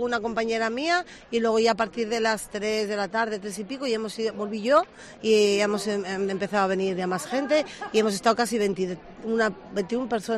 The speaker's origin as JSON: {"language": "Spanish", "town": "Bilbao", "region": "Basque Country", "country": "Spain", "moved": "yes", "said": "yo soy de Bilbao y llevo 30 años aquí"}